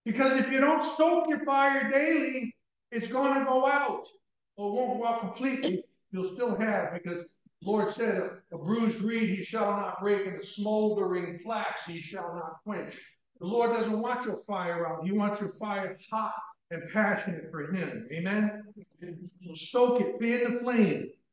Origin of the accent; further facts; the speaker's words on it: Rhode Island, United States; I'm from the deep south. You can tell from my accent. I'm from southern Rhode Island.